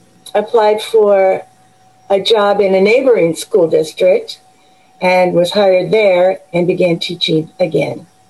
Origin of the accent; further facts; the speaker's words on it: Portland, United States; And growing up in Portland, the worst thing we had to worry about was sugar ants.